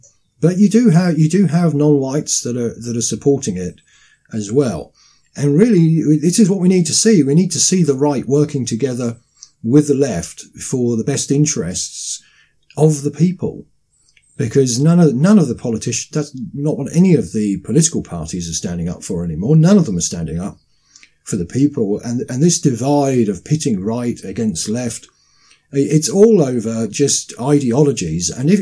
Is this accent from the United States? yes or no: no; United Kingdom; Now, in Britain, we were given a referendum, which I think sort of kept the lid on things.